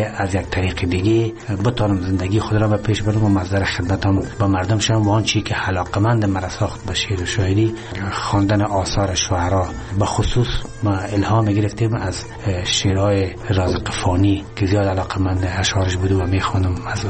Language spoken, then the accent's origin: Persian; Charikar, Parwan, Afghanistan; also born or lived in Mazar-i-Sharif; من در سال 1339 خورشیدی در شهر چاریکار متولد شدیم. دوران مکتب تا صنف 8 در لیسه سلطان غیاث الدین شهر مزار شریف سپری کردیم و دوره متوسط و لیسه خود را در شهر چاریکار